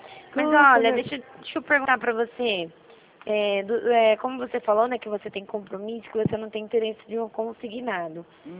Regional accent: Rio Claro, São Paulo, Brazil; Eu sou daqui de Rio Claro, São Paulo.

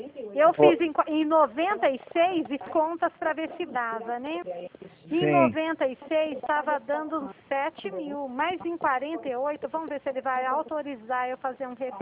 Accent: Dracena, São Paulo, Brazil; Eu sou do estado de São Paulo, tá? Eu sou de uma cidade que chama Dracena

